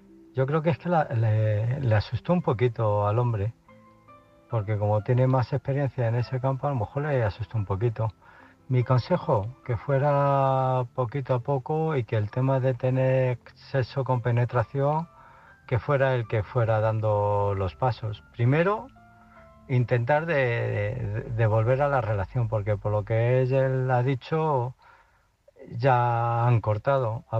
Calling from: Illescas, Castilla-La Mancha, Spain; de Illescas.

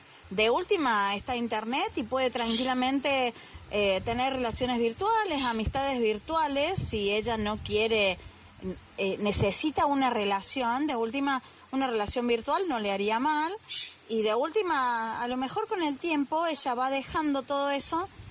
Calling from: Argentina; desde Argentina, antes que me olvide.

